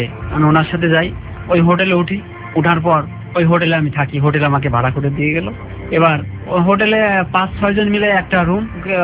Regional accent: Bangladesh; আমি তো বাংলাদেশ থেকে আসছি

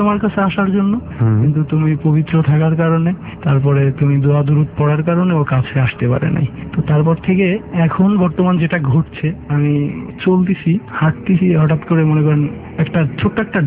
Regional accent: Bangladesh; born or raised there

